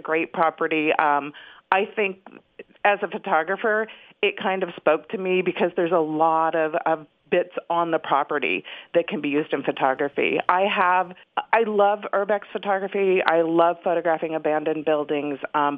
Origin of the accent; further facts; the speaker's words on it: Illinois, United States; born there; moved away as an adult; also born or lived in California; I am not from Delaware. I was actually born in Illinois, but I moved to California when I was 18, and I lived there for over 35 years, which I'm told makes me a native of California.